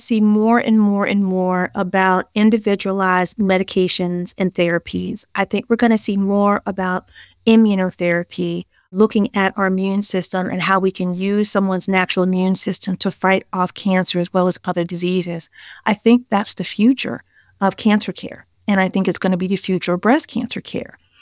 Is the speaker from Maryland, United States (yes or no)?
yes; Maryland, United States; I was born at Holy Cross Hospital a million years ago. I grew up in Montgomery County, born and bred Maryland girl.